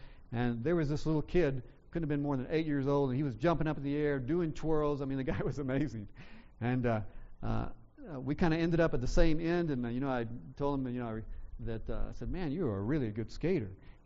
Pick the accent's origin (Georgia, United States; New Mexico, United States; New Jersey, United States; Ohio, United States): Georgia, United States; now in California, United States; I grew up in the South, and, you know, in the South, in Georgia, people often, you know, sat on their porch